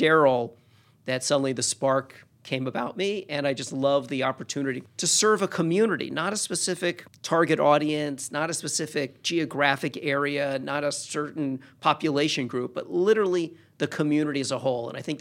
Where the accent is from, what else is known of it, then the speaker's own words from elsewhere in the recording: Orlando, Florida, United States; when I grew up in Orlando